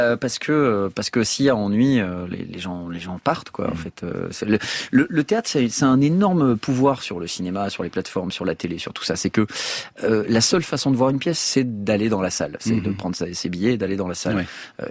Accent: Paris, Île-de-France, France; moi, j'ai vu des spectacles merveilleux quand j'étais enfant, quand j'étais ado à Paris.

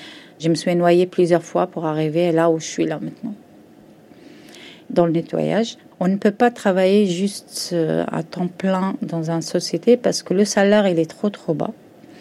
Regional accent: Morocco; moved away as an adult; now in France; Alors moi, je suis marocaine. J'ai quitté le Maroc en 1999. Je suis venue avec mon ex-mari.

